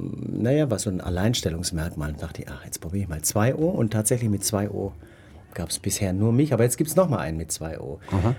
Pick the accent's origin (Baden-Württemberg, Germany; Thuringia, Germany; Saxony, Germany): Baden-Württemberg, Germany; Ulm; Ich bin Ulmer, das... Oh. Mensch, was mache ich? So viel schon. Ich bin ja jetzt schon 47 Jahre alt.